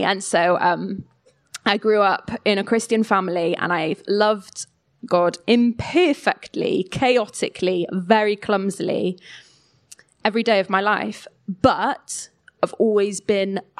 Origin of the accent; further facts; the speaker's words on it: Wales, United Kingdom; I'm originally from West Wales, Pembrokeshire in West Wales.